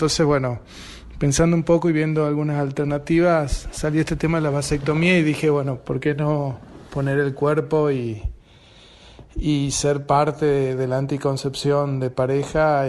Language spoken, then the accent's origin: Spanish; San Miguel de Tucumán, Tucumán, Argentina; yo soy de San Miguel de Tucumán